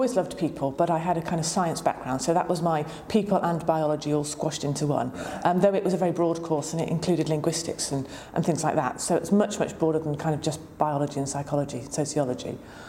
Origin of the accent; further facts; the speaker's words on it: North West England, United Kingdom; I loved Oxford. I grew up in the Northwest.